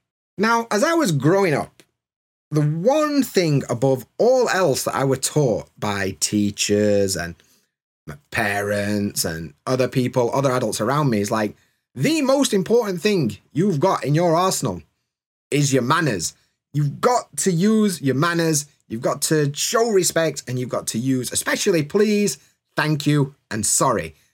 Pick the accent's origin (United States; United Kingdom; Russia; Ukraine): United Kingdom; As a British person, it comes across proper rude.